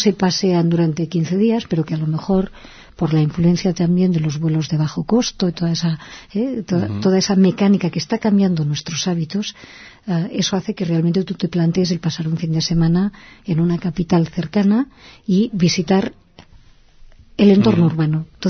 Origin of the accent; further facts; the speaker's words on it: Spain; somos nosotros mismos, somos los españoles, esto está claro